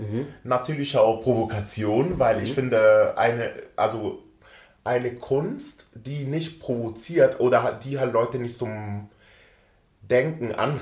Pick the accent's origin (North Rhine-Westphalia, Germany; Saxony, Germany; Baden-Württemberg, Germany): Baden-Württemberg, Germany; now in Hamburg, Germany; Ich bin immer noch der gleiche Junge aus einer Kleinstadt bei Freiburg.